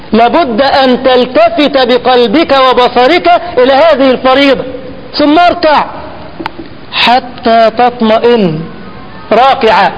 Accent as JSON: {"language": "Arabic", "country": "Egypt", "said": "عندنا في مصر لما دخلنا القوات المسلحة الجيش"}